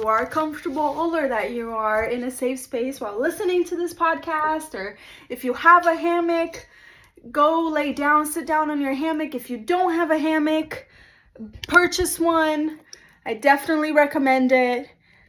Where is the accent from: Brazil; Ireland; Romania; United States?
Brazil; English is a second language; I am originally from Brazil. I am Brazilian